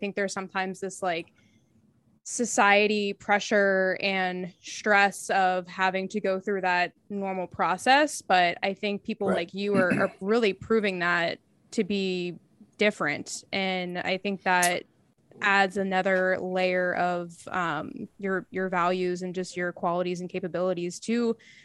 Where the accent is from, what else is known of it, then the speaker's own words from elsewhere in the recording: Pittsburgh, Pennsylvania, United States; so as I'm from Pittsburgh, I moved back, I was living in Long Island